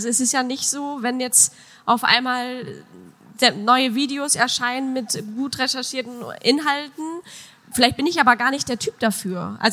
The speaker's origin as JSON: {"language": "German", "town": "Papenburg", "region": "Lower Saxony", "country": "Germany", "tie": "born or raised there", "said": "Ich denke, in die Richtung, also meine Heimat, also das wäre dann ja Leer Papenburg"}